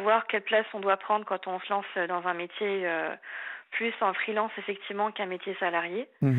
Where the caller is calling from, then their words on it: Paris, Île-de-France, France; Alors j'ai 28 ans et je viens de Paris.